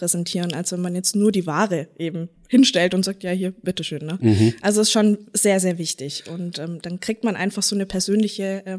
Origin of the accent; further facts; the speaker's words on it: Ludwigsburg, Baden-Württemberg, Germany; Also ich bin Ludwigsburgerin, auch wirklich von Herzen, ich liebe es hier einfach.